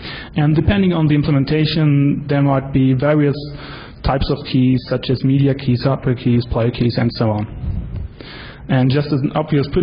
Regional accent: Germany; I'm from Germany.

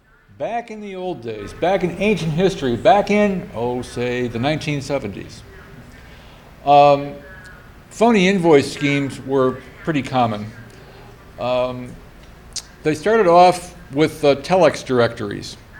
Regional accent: Rochester, New York, United States; time-sharing system out at the State University of New York at Brockport, 20 miles outside of Rochester, my hometown.

